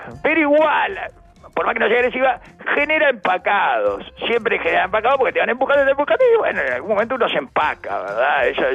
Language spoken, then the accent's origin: Spanish; Uruguay; los uruguayos nos volcamos a torcer por Flamengo